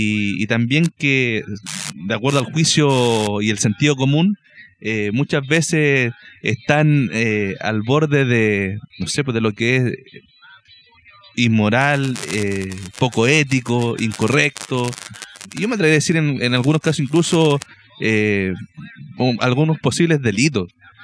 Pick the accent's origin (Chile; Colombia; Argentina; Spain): Chile; Valparaíso; Yo soy del Cerro Alegre, de cercano al cementerio